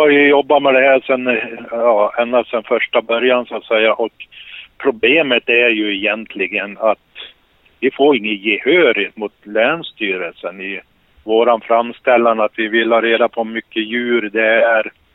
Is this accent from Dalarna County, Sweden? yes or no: yes; Hedemora, Dalarna County, Sweden; jag är från Hedemora i södra Dalarna och distriktsordförande.